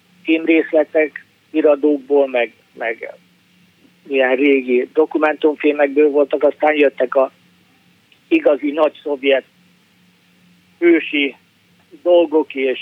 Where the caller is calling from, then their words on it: Iceland; Izlandról vagyok.